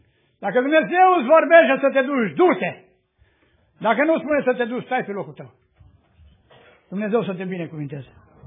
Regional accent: Romania; Eu sunt român, nu prea știu ungurește.

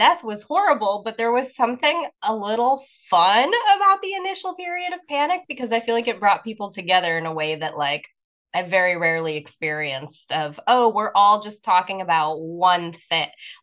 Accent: Ohio, United States; I definitely like went through it more growing up in Ohio, like the pollen was way more extreme

